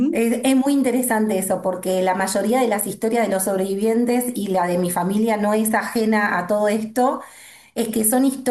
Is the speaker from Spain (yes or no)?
no; Buenos Aires, Argentina; yo soy de Buenos Aires, Argentina